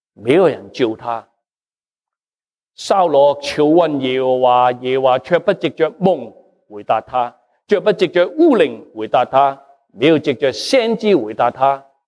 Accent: Guangdong, China; 我是广东人

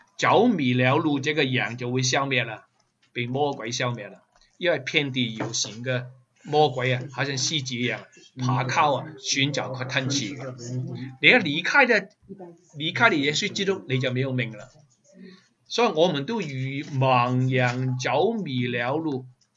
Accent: China; now in Canada; 如果不是加拿大这个国家愿意打开给我们能够移民来，我们没有今天

